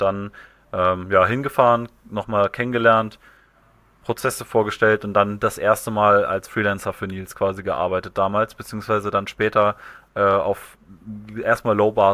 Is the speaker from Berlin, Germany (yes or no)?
no; Hamburg, Germany; born there; ich komme aus Hamburg gebürtig, also noch so, sag ich mal, die Basics zum Vorstellen. Ich komme aus Hamburg gebürtig, lebe jetzt auch wieder in Hamburg die meiste Zeit des Jahres